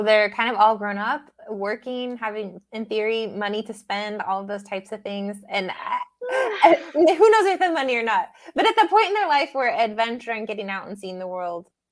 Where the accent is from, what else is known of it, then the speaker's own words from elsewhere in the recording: Montana, United States; I do not have the Latina background, but I am from the state of Montana originally. Born in the United States through and through. Didn't start speaking Spanish until, you know, my 20 plus years old, but I married a Mexican and I'm here in Mexico for the foreseeable future